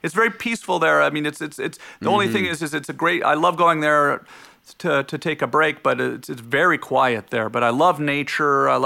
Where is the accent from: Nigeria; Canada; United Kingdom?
Canada; Growing up in Canada